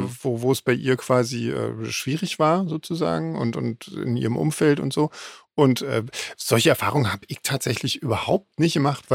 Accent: Southern Germany, Germany; Ich komme ja eher so aus Süddeutschland.

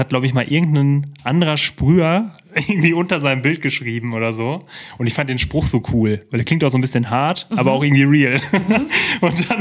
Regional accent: Lippstadt, North Rhine-Westphalia, Germany; In Lippstadt.

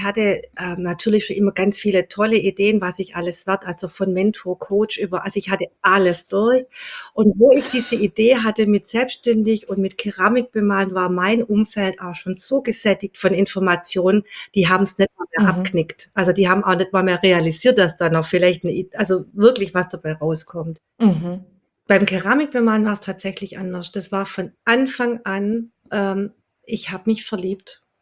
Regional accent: Welzheim, Baden-Württemberg, Germany

